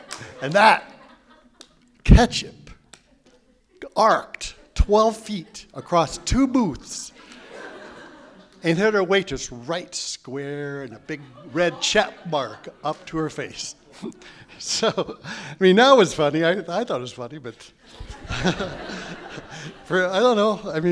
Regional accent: Iowa, United States; growing up in Iowa, growing up in a small town.

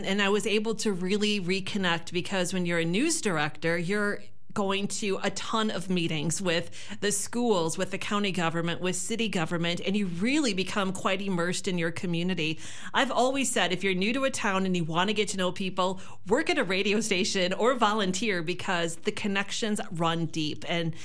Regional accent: Viroqua, Wisconsin, United States; Well, Viroqua is my hometown. I was born and raised here, graduated from Viroqua High School.

